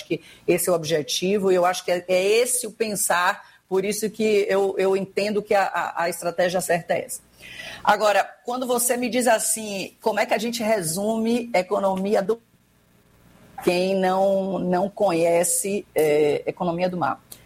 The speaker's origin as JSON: {"language": "Portuguese", "region": "Bahia", "country": "Brazil", "said": "não fale mal da Bahia, só eu que posso falar porque eu sou baiana."}